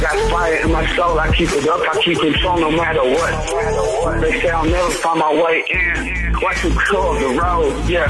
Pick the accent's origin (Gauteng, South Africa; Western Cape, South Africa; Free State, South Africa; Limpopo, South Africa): Limpopo, South Africa; Burgersfort; also born or lived in Bethel; Ek is van Burgersfort. Ek was gebore in Bethel, maar het meeste van my kinders daar in Burgersfort gebleid.